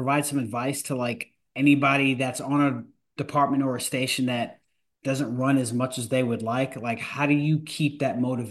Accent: New York, United States; And I'm just picking with you because I'm from New York, so I could definitely joke about it.

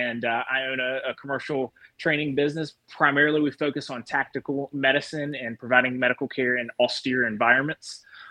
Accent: Virginia, United States; I'm a nationally registered paramedic. I'm from Virginia.

